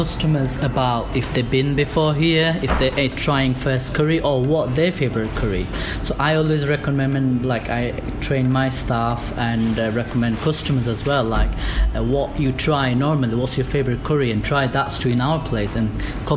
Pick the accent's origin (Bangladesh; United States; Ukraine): Bangladesh; I'm originally from Bangladesh and my granddad he was from India